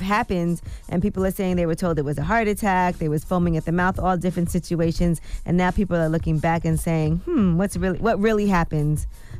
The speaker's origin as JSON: {"language": "English", "town": "Brooklyn", "region": "New York", "country": "United States", "said": "I'm from Brooklyn."}